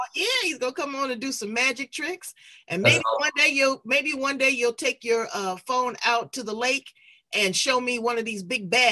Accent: Los Angeles, California, United States; I'm originally from Los Angeles, concrete jungle.

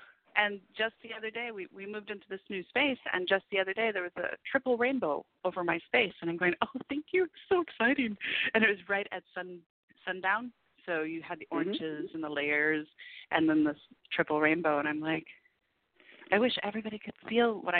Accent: Florida, United States; also born or lived in New England; I lived in New England for – I grew up in Florida for a few years, lived in New England for a few years, and came back down.

